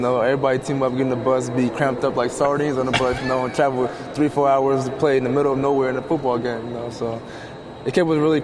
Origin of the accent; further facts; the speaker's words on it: Chico, California, United States; I grew up in Chico, things like that.